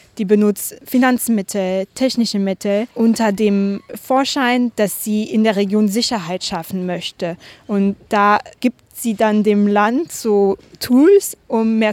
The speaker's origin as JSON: {"language": "German", "country": "Niger", "said": "wie zum Beispiel mein Heimatland Niger."}